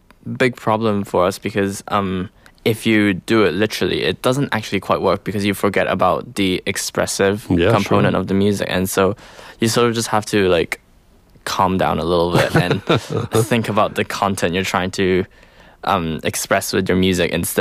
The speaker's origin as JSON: {"language": "English", "country": "Hong Kong", "also_born_or_lived": "London", "said": "Because I was living in London at the time. And I'm from Hong Kong personally"}